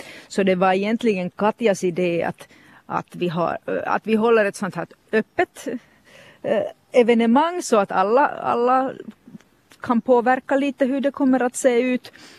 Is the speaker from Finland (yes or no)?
yes; Finland; first language Finnish; Swedish is a second language; säkert för att Katja och jag, vi är finskspråkiga.